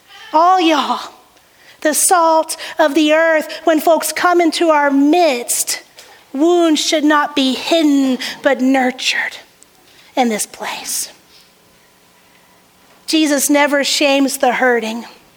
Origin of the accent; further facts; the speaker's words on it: the South, United States; I'm from the South. There is no better word for that than y'all.